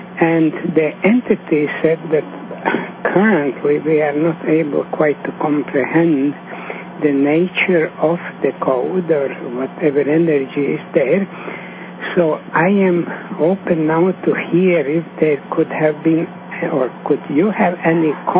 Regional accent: New York, United States; from New York.

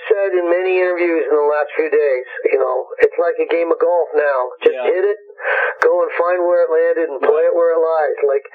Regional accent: Canada; as a Canadian, I grew up and America was this thing that it was always the land of hope and the land of opportunity

